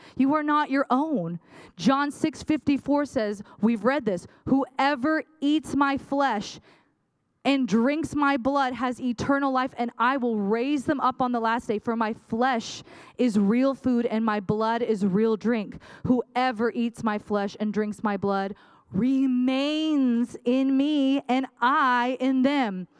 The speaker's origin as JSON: {"language": "English", "country": "United States", "said": "I'm like, wow, being American rocks."}